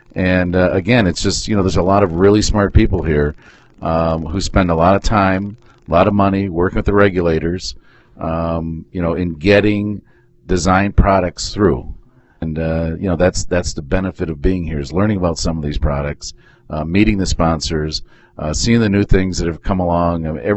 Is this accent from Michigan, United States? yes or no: yes; Michigan, United States; So we're from Michigan, and we enjoy